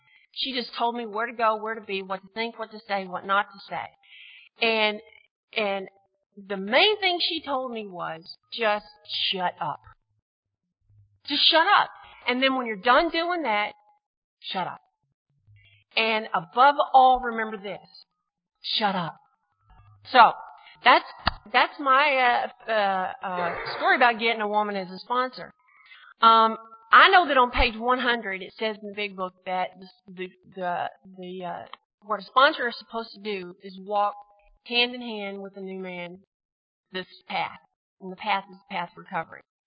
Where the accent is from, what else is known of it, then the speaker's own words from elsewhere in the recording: Texas, United States; So, but no, I'm from Texas, and we have, you know, there's the Bible Belt down there, but there's also a Big Book Belt, and I kind of came from that area.